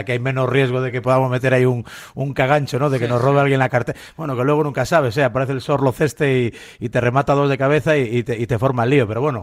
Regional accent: Galicia, Spain; Bueno, yo soy gallego, o sea que tampoco estoy aquí para sacar pecho

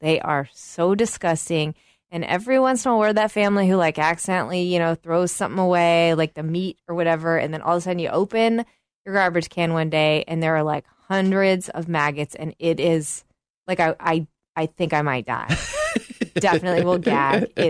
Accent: Oklahoma, United States; I grew up with a healthy fear of these because I am from Oklahoma and these are all over Oklahoma.

